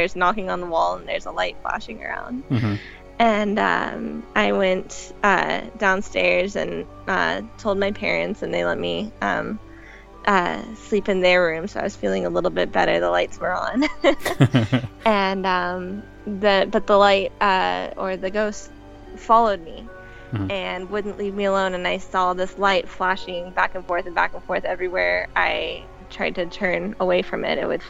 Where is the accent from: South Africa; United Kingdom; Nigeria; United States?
United States; Cypress, Texas; And I was in my house in my hometown. I'm from a little suburb outside of Houston, Texas. It's called Cypress.